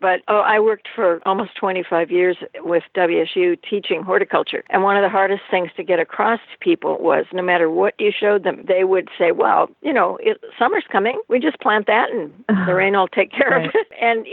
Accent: Ohio, United States; I grew up in Ohio when everything was green in the summertime and brown in the winter, and we have it opposite.

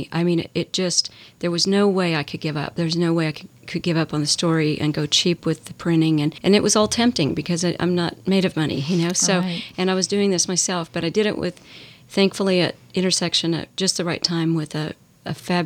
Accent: Oklahoma, United States; There are pictures of me that my mom has on the ranch where I grew up in Oklahoma

